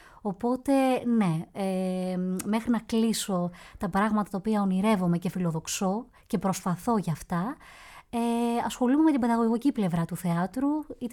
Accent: Athens, Attica, Greece; Στην Αθήνα, στην Αθήνα. Κατάγομαι όμως από την πανέμορφη Κρήτη, που αγαπώ πάρα πολύ. Αλλά είμαι γέννημα θρέμα

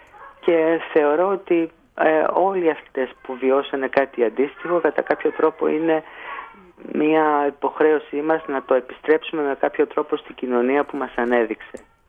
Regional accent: Thessaloniki, Central Macedonia, Greece; λέω από Θεσσαλονίκη, ο πατέρας μου είναι από την Τρακότσπα Καρδίτσας, και εγώ είμαι από το Μαυρομάτι, ένα χωριό δίπλα ακριβώς δηλαδή από την Δρακότρυπα.

